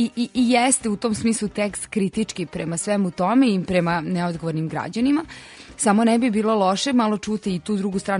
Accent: Bačka Palanka, Vojvodina, Serbia; born there; iz te zgrade u kojoj sam rođena, u Bačkoj Palanci.

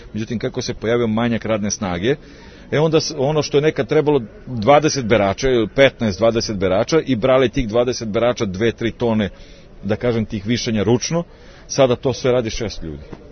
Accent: Serbia; kod nas u Srbiji

